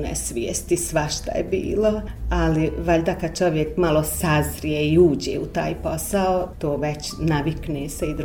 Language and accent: Bosnian; Priboj, Bosnia & Herzegovina; also born or lived in Tuzla; osnovnu školu sam završila u Priboju, a srednju u Tuzli.